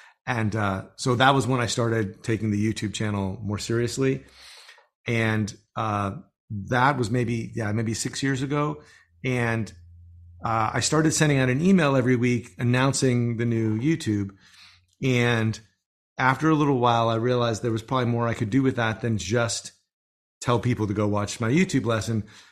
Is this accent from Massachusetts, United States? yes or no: yes; Massachusetts, United States; also born or lived in New York; now in Austin, United States; I grew up in Massachusetts, right outside of Boston, where it's sort of a cottage industry to make fun of people from England because of the war.